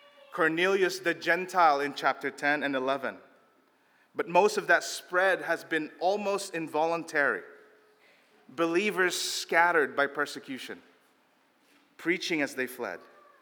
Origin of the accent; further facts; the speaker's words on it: Philippines; also born or lived in Tokyo, Japan; I grew up in the Philippines. If you were in my street in one of the slums in the Philippines